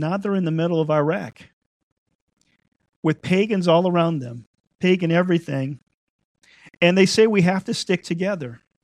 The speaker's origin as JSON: {"language": "English", "region": "Southern United States", "country": "United States", "said": "I mean, we're from the South, so my family's lost everything multiple times in hurricanes."}